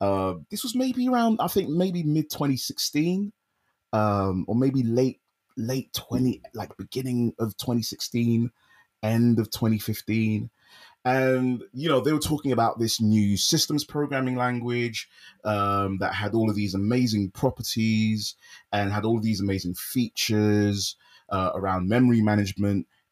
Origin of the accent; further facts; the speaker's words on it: London, United Kingdom; And being from London, being born and raised in London, I'm really privileged that there is still such a huge developer hub here in the city.